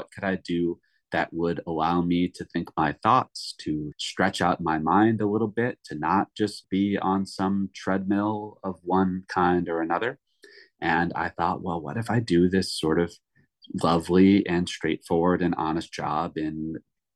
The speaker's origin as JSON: {"language": "English", "town": "Chicago", "region": "Illinois", "country": "United States", "tie": "born or raised there", "said": "But I grew up in a household where my mom loved art. I grew up in Chicago. We would go to the Art Institute of Chicago all the time."}